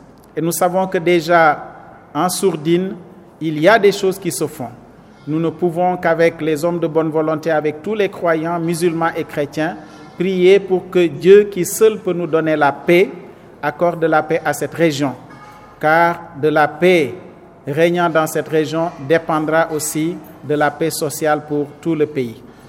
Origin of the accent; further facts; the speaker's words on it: Senegal; Nous sommes meurtris en tant que Sénégalais, mais surtout en tant que croyants et de surcroît en tant que prêtres